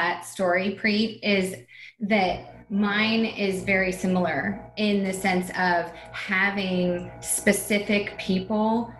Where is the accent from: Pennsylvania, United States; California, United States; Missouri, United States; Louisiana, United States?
California, United States; Orangevale; starts where I grew up in Sacramento. I'm from Orangevale.